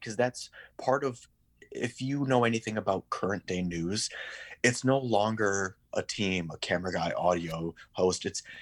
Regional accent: Bay City, Michigan, United States; Yep. I grew up in Bay City, Michigan.

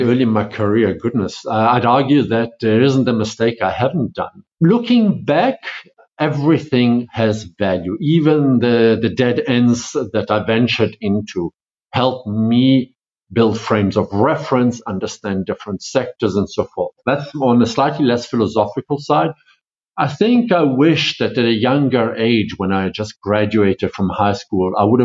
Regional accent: Switzerland; I'm originally from Switzerland, but Italian, German, and South African.

